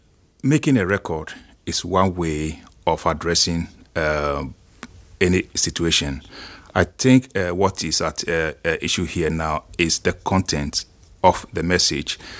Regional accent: Ghana; now in Dublin, Ireland; I'm from Ghana.

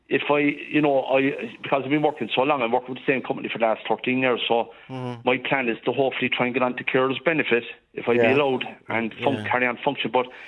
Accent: Cork, Munster, Ireland; now in Kerry, Ireland; So I'm from Cork, but I renovated a house here in Kerry, and it's about an hour's drive from where her apartment

